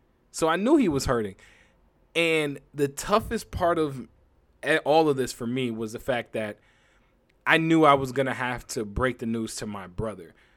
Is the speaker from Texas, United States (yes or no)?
no; Connecticut, United States; I mean, I grew up in Connecticut. I live in Connecticut now.